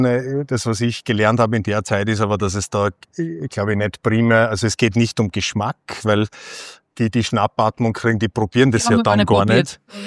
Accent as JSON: {"language": "German", "region": "Salzburg", "country": "Austria", "tie": "born or raised there", "moved": "as an adult", "lives_now": "Vienna, Austria", "said": "ich bin gebürtiger Salzburger, bin seit mittlerweile, glaube ich, 30 Jahren in Wien, zum Studieren nach Wien hängen geblieben."}